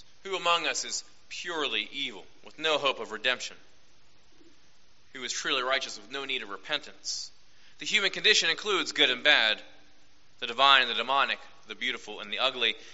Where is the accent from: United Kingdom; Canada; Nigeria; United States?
United States; Wheeling, West Virginia; when I was growing up in the Ohio Valley, in Wheeling, West Virginia, there were a lot of refineries there as well.